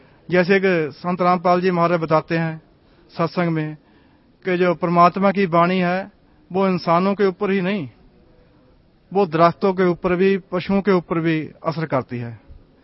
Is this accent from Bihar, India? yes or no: no; Khanna, Punjab, India; मैं खन्ना पंजाब से हूँ।